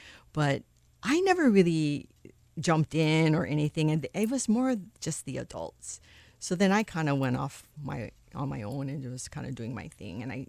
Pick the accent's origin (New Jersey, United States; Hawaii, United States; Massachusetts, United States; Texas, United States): Hawaii, United States; Honolulu; I grew up on the east side, Honolulu. I attended Kaiser High School.